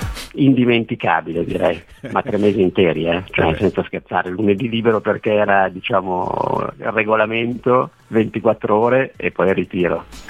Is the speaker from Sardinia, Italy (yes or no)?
no; Milan, Lombardy, Italy; non ero mai uscito di casa, sempre vissuto a casa mia, perché io sono di Milano